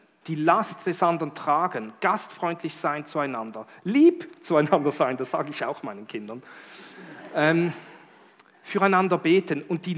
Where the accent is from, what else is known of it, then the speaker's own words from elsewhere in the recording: Eritrea; Ich bin in Eritrea geboren. Hier seht ihr ein Bild von mir in Eritrea. Und damals war es noch Äthiopien.